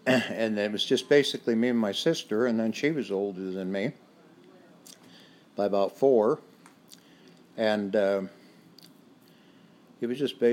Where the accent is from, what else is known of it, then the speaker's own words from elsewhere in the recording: Spokane, Washington, United States; Oh, it was on Maxwell Street, 1214 Maxwell Street.